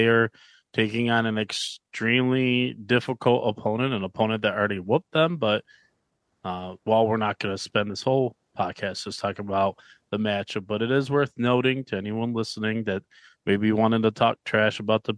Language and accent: English; Buffalo, New York, United States; they're my hometown team, so I root for them. I am a Buffalo Bandits fan.